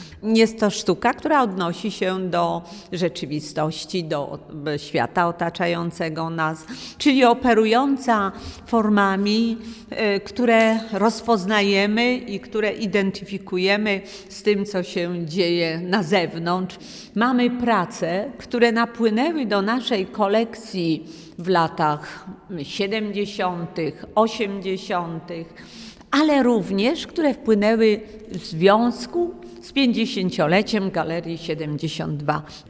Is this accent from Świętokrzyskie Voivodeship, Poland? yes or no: yes; Ostrowiec Świętokrzyski, Świętokrzyskie Voivodeship, Poland; Ja pochodzę z Ostrowca Świętokrzyskiego.